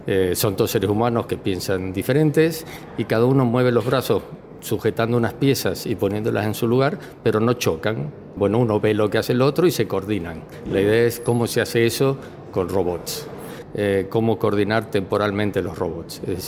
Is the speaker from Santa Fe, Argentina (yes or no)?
no; San Luis, Argentina; moved away as an adult; also born or lived in Spain / San Juan, Argentina; O sea, yo nací en España, pero viví de niño en San Luis, fui a la escuela en San Luis, luego hice la carrera universitaria en San Juan y ya salí al mundo internacional y ya no volví.